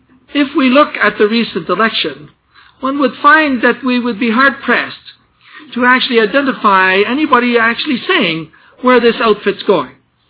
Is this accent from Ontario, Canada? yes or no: no; Quebec, Canada; accent: Quebecois; first language fr; English is a second language; I'm going to speak mostly, essentially, in a North American English, which is not my mother tongue. My mother tongue is Quebecois, or as some of my less friendlier friends from France would say, 18th century French.